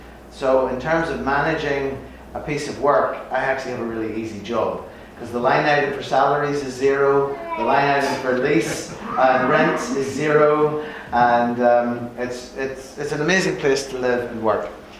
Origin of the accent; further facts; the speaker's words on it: Belfast, Northern Ireland, United Kingdom; I am from Belfast in Ireland.